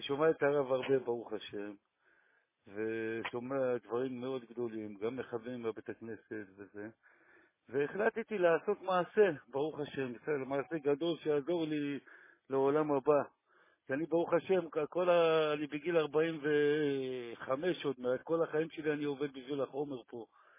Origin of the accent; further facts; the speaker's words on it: Ramla, Central District, Israel; אני מרמלה.